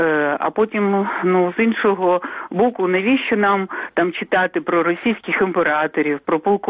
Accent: Kyiv, Ukraine

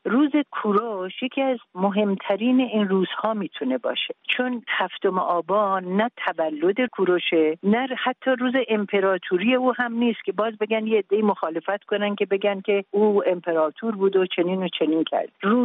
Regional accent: Iran; من خودم به عنوان یک ایرانی

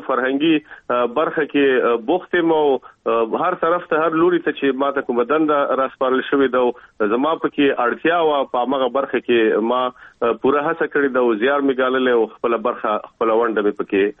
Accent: Kabul, Afghanistan; moved away as an adult; په افغانستان کې خو په کابل کې مونږ اوسېدلو، او هلته زما عمر دومره نه و، تقریبا په یوویشت کلنۍ کې زه د افغانستان نه راوتلی یم.

